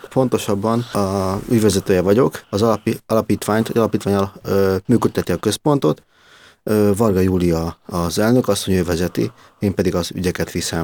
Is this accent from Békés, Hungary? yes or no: no; Szabadszállás, Bács-Kiskun, Hungary; Én Szabadszállásról származom, ott nőttem fel. Ez egy Bácsiskó megyei település, Kecskemét, fel egy 25-30 kilométerre.